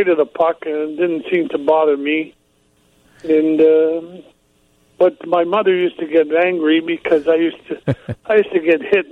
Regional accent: Sault Ste. Marie, Ontario, Canada; Well, I'm from Sault Ste. Marie in the winter. Sault Ste. Marie, I don't know if you're familiar where that is, but that is in Canada, right on Lake Superior.

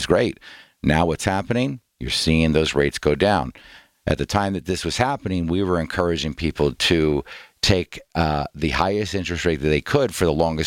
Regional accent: New Jersey, United States; Vernon Vikings I played for, yeah. Quad A school, up in northern New Jersey.

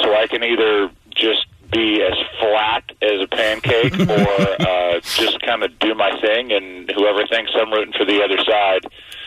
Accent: St. Louis, Missouri, United States; So it was double for me because I'm from St. Louis.

